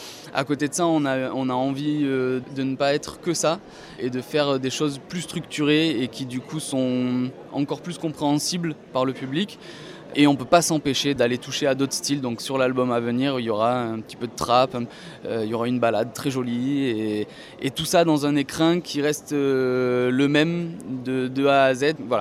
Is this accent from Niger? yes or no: no; Marseille, Provence-Alpes-Côte d'Azur, France; Tout à fait, bien sûr, je viens de Marseille.